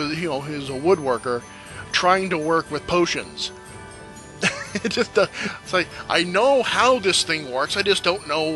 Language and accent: English; New Hampshire, United States; But yeah, people in my home state of New Hampshire right now really getting pummeled.